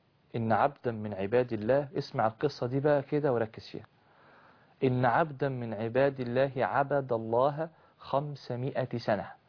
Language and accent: Arabic; Al Farastaq, Gharbia, Egypt; يعني أنا قضيت فترة العيد بين الأهل والأحباب في قريتي، قرية الفرستك